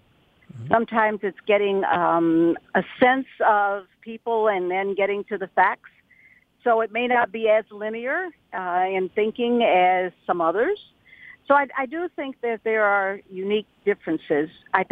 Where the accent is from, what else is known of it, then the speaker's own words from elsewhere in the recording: Earlington, Kentucky, United States; but I am from Western Kentucky. I was born in Hopkinsville. I grew up in Earlington, Kentucky, and so Western Kentucky is home for me